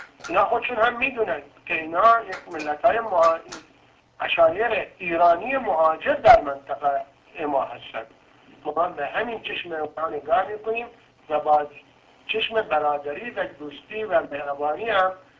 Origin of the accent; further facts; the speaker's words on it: Ahvaz, Khuzestan, Iran; حتی به عنوان یک احوازی میخواییم بمونیم